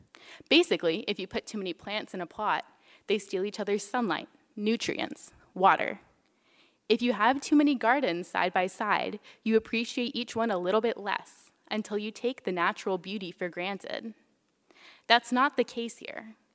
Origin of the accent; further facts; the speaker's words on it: New Mexico, United States; because I'm originally from New Mexico, a land of cacti, pinyon trees, and beige